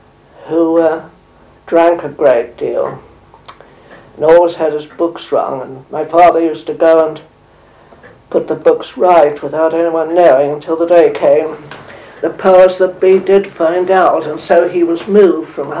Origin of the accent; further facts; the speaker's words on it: Wales, United Kingdom; also born or lived in Bath; we went to live in Wales, where she was the district nurse. And I grew up in Wales. And then mother moved to Bath